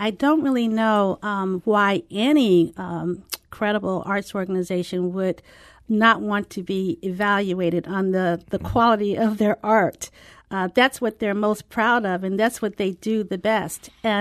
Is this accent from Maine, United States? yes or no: no; St. Louis, Missouri, United States; moved away as an adult; also born or lived in San Diego; I'm from St. Louis and left right after college and lived in San Diego for 35 years and then came back in 2015 and took over.